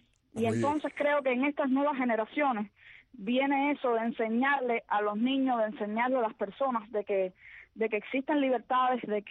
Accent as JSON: {"language": "Spanish", "town": "Placetas", "region": "Villa Clara", "country": "Cuba", "tie": "born there", "said": "yo nací aquí en la ciudad, en la provincia de Villa Clara, en el municipio de Placetas, un pueblito de aquí del centro."}